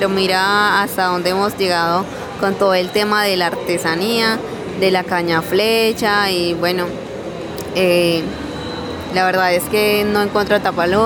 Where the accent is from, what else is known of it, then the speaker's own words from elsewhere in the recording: Tuchín, Córdoba, Colombia; decir que soy del municipio de Tuchín, Córdoba, que tejemos y hacemos artesanías a base de una planta natural